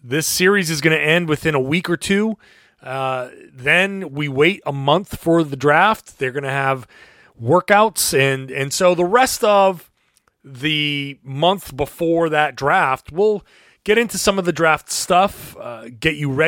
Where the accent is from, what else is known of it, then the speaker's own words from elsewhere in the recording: Pawtucket, Rhode Island, United States; so I was born in Pawtucket, Rhode Island. And so I grew up, obviously, a big sports fan.